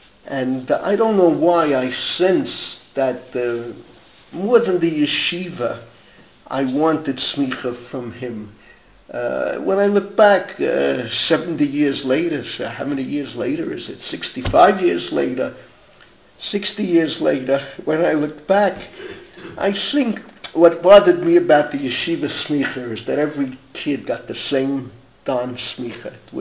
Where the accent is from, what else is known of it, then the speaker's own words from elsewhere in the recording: United States; the way we grew up in America. My generation was very privileged, although I personally am a third generation American